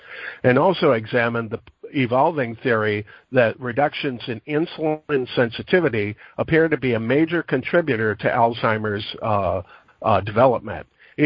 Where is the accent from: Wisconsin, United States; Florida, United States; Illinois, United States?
Illinois, United States; LaGrange; I'm a chiropractor from LaGrange, Illinois.